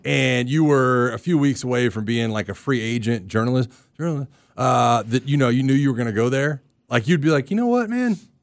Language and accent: English; Pensacola, Florida, United States; If I'm like, hey, where are you from? I'm from Pensacola.